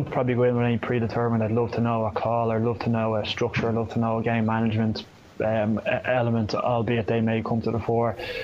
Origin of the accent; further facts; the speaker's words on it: Glasnevin, Leinster, Ireland; one of the ways I'm very lucky is that I grew up in Glasnevin